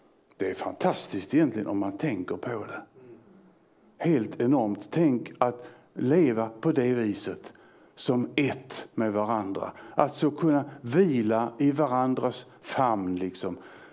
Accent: Skåne, Sweden; accent: Scanian; Ja, jag pratar ju skånska, så jag har ju många fler bokstäver att uttala än ni.

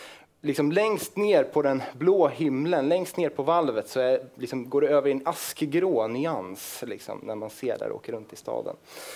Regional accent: Västerås, Västmanland County, Sweden; i början av den här veckan så var jag faktiskt i Västerås där jag kommer ifrån

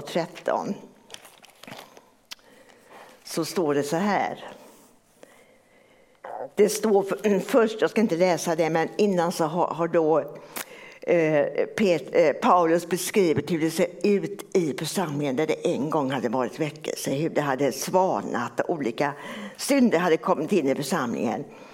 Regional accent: Gothenburg, Västra Götaland County, Sweden; i min hemförsamling där jag är uppväxt i Göteborg.

